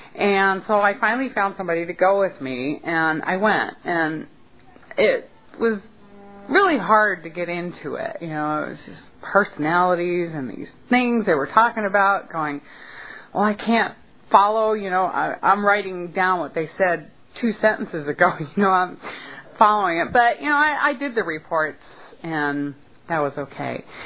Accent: Harbor City, California, United States; from Harbor City, California.

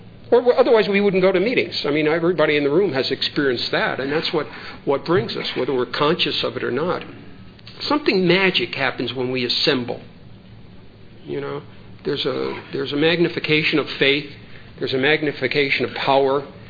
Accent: New York, United States; I'm a New Yorker. I'll do everything quick.

